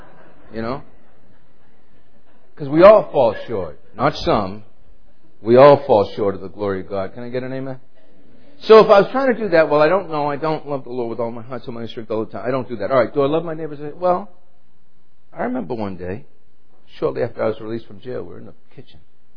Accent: New England, United States; again, growing up in New England, you know, anywhere for that matter, but especially New England, where it's predominantly Catholic

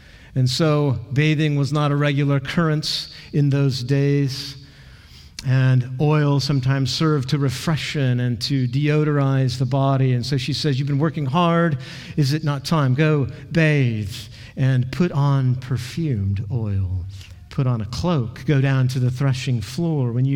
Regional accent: Kansas, United States; I grew up in Kansas. I know all about combines, but I have not seen a threshing floor.

